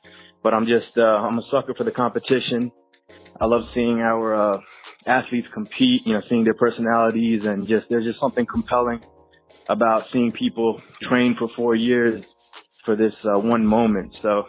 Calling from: Philadelphia, Pennsylvania, United States; I'm calling from Philly.

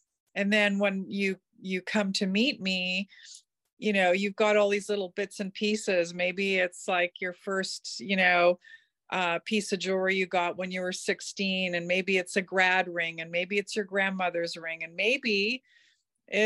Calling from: North Vancouver, British Columbia, Canada; I am calling in from North Vancouver, looking out into my backyard where there's lots of trails and forest

